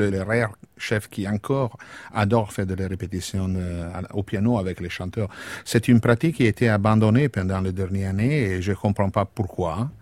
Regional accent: Italy; born there; Je suis né en Italie, le pays de l'opéra

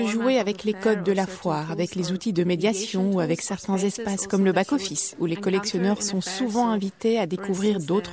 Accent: Poland; Je travaille principalement en Belgique et aux Pays-Bas. Je suis originaire de Pologne.

